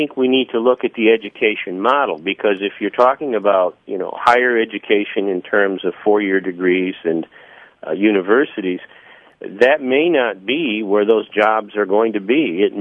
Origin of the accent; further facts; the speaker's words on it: Illinois, United States; I've been in this state for almost three decades. I'm a transplant. I'm from Illinois originally.